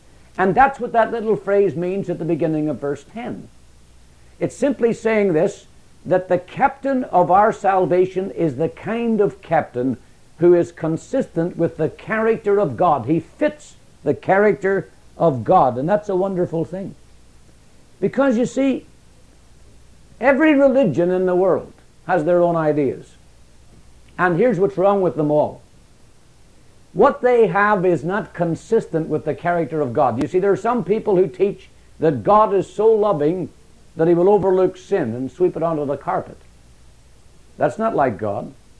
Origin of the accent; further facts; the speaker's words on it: Ireland; which suited my green complexion because I'm Irish